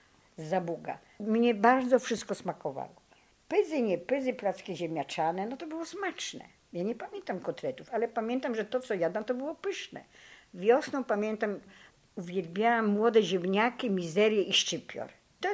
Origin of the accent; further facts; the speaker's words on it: Volhynia, Ukraine; ja z Wołynia.